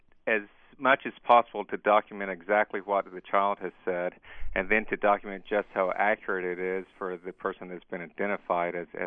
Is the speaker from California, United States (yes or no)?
no; North Carolina, United States; I grew up actually in North Carolina, going to Southern Baptist Church, and never really had given reincarnation a thought until when I got married.